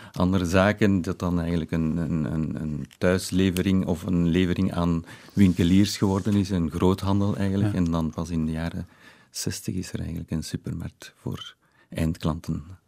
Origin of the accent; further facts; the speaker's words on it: Halle, Flanders, Belgium; born there; in de... streek waar ik woon of waar ik geboren ben, zeker in Halle